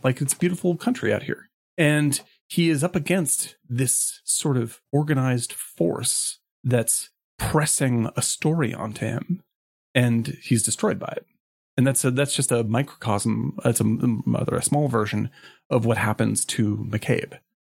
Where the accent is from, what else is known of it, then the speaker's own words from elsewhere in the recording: United States; I'm an American, so obviously I love badass Clint Eastwood movies.